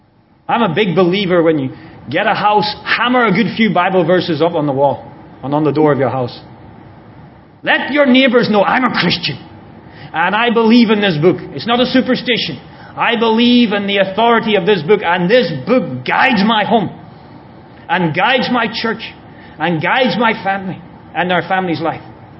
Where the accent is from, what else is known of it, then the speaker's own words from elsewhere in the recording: Ireland; When I grew up in Ireland